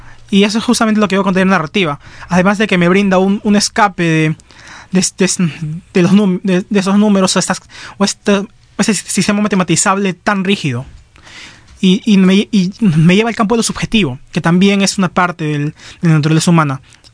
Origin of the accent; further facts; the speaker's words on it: Lima, Peru; San Martín de Porres, Lima Norte.